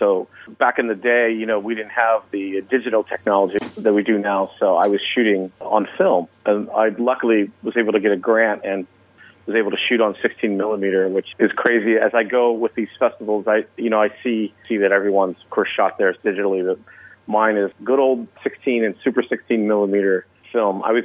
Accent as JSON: {"language": "English", "town": "Pittsburgh", "region": "Pennsylvania", "country": "United States", "said": "I'm from Pittsburgh, Pennsylvania, and a friend of mine dragged me down there."}